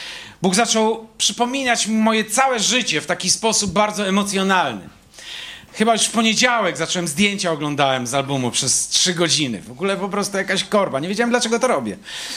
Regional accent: Elbląg, Warmian-Masurian Voivodeship, Poland; Ja jestem z Elbląga, to jest w ogóle te spotkania, bo jest 200 metrów od mojego domu, w którym jestem.

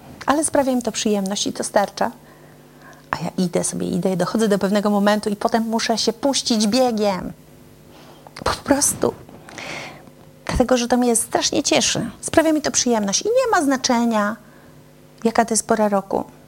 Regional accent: Gdańsk, Pomeranian Voivodeship, Poland; Pochodzę w ogóle z Gdańska, już tam nie mieszkam.

